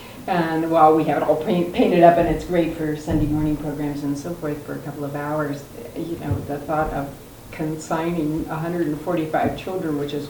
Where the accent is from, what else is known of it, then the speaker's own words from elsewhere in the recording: Reno, Nevada, United States; from Reno, Nevada, and my background is child development and childhood education